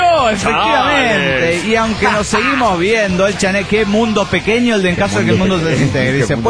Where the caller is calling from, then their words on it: Chetumal, Quintana Roo, Mexico; de Chetumal, Quintana Roo, México.